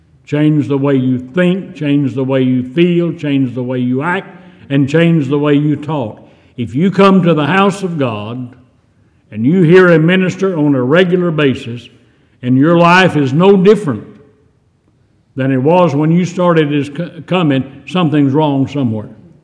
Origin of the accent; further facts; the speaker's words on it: Texas, United States; I grew up out in West Texas